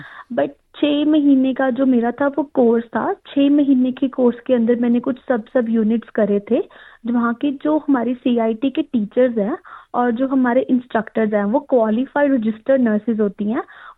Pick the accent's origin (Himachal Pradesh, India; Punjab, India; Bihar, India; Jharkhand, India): Punjab, India; Ludhiana; moved away as an adult; now in Australia; मैं पंजाब लुधियाना में से हूँ। तो मैं ऑस्ट्रेलिया शादी के बाद आई थी।